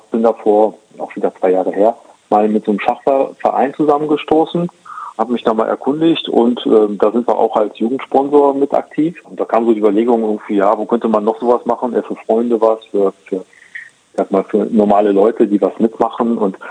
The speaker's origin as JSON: {"language": "German", "town": "Braunschweig", "region": "Lower Saxony", "country": "Germany", "tie": "born or raised there", "said": "Ich bin halt hier in dem Ortsteil, wenn man so will, groß geworden."}